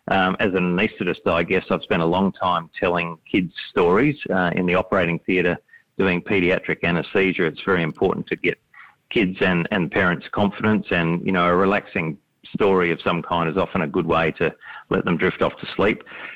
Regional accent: Australia; once we became Australians of the Year in 2019

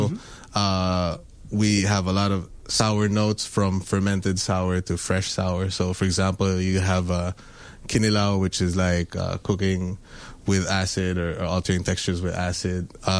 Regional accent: Philippines; So I'm Filipino that grew up in the Philippines.

